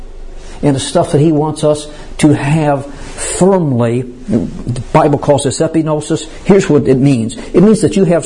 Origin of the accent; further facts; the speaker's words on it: United States; I'm an American. I'm born in the land of the free and the land of the brave.